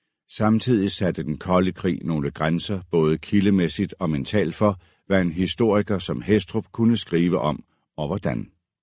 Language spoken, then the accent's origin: Danish; Copenhagen, Capital Region of Denmark, Denmark; born there; Jeg er født i København 25 år efter befrielsen. Mine forældre blev født under krigen